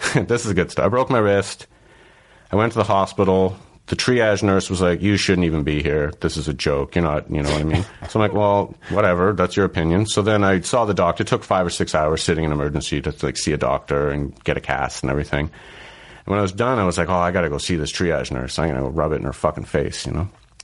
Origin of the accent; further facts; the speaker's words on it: Ontario, Canada; In a small town in southern Ontario.